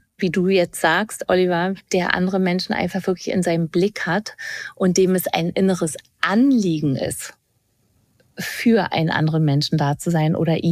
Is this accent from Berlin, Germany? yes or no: yes; Berlin, Germany; Also unsere Tochter lebt in Berlin und wir kommen auch aus Berlin.